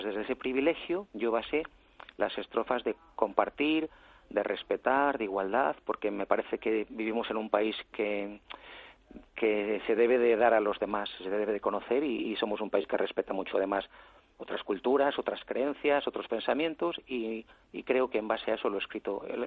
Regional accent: Valladolid, Castile and León, Spain; yo soy de Valladolid

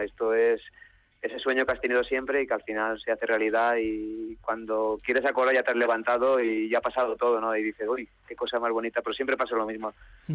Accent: Valencian Community, Spain; Yo creo que es un orgullo como valenciano

